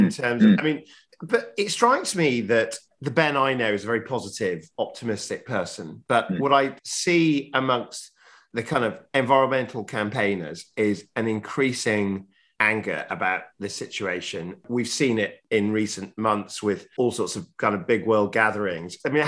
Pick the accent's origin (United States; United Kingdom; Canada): United Kingdom; Yorkshire and the Humber; Well, as a Yorkshireman, I can tell you that being the northernmost human being is a great accolade for you